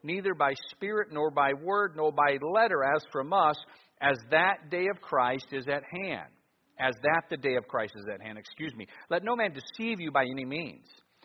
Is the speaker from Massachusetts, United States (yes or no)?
no; Ohio, United States; I'm from Ohio for our visitors, so we have the Michigan-Ohio debate thing going on here.